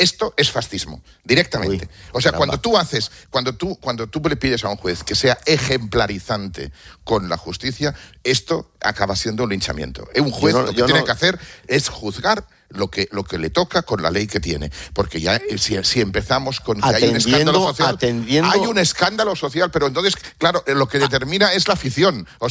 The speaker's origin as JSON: {"language": "Spanish", "country": "Spain", "said": "nosotros tenemos que respetar como españoles las diferentes confesiones"}